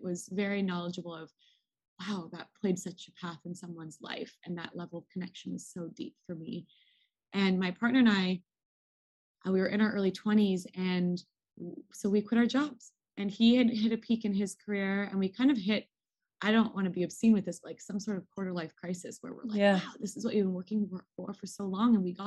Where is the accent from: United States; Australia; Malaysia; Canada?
Canada; Vancouver, British Columbia; I'm from Vancouver